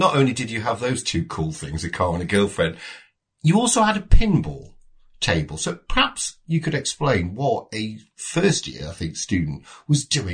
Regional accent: England, United Kingdom; So, obviously we're English.

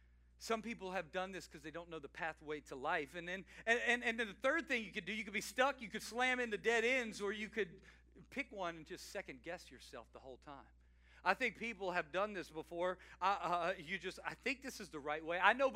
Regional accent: Louisiana, United States; You know, I'm from Louisiana, and we didn't have corn mazes in the autumn season

